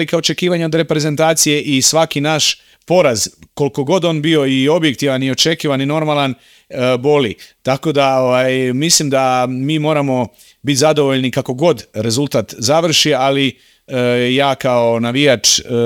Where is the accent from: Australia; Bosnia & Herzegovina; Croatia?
Croatia; Pa ja sam naravno subjektivan kao Hrvat